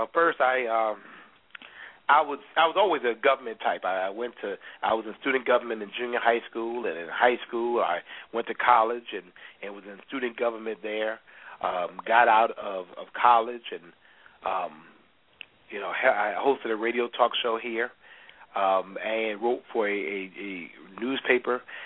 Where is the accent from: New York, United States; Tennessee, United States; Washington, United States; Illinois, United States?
New York, United States; Brooklyn; I'm from Brooklyn, born and raised